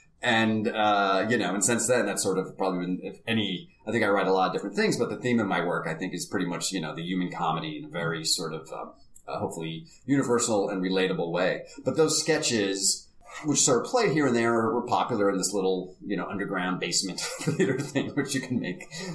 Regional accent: New Jersey, United States; I grew up in New Jersey, and my folks would take us to see Broadway shows.

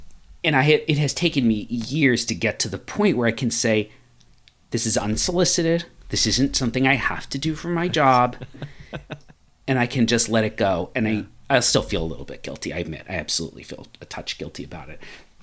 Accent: United States; born or raised there

